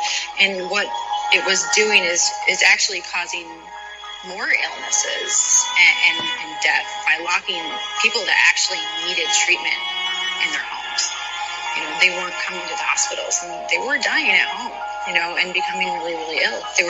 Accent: Tampa, Florida, United States; I'm from Tampa, Florida.

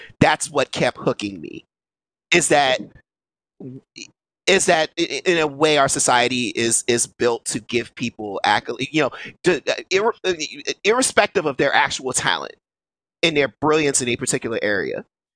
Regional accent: Maryland, United States; I'm from Maryland.

